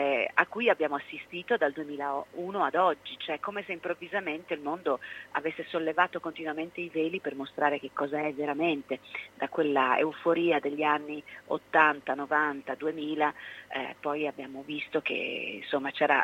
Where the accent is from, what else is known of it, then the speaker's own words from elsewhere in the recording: Florence, Tuscany, Italy; born there; io poi dalla Toscana, da Firenze, dove sono nata, battezzata in Battistero e San Giovanni, sono finita a vivere in mezzo alle risaie.